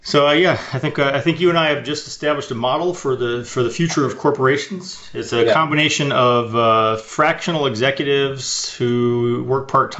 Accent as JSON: {"language": "English", "town": "Detroit", "region": "Michigan", "country": "United States", "said": "And I came from Detroit, and I'm like, I'm pretty sure the humidity's the same, like, percentage-wise."}